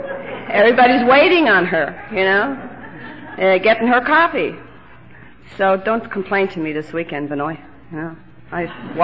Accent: Ireland; And I come from Ireland, and even the priests swear over there.

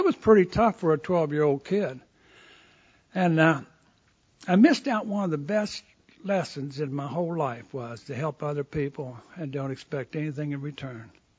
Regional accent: West Virginia, United States; now in Hattiesburg, United States; I was a 17-year-old kid leaving West Virginia for the first time, my parents and everything else

